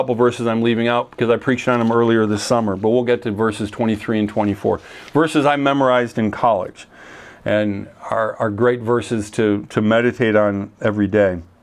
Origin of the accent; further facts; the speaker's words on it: Chicago, Illinois, United States; oh, we're from Chicago area.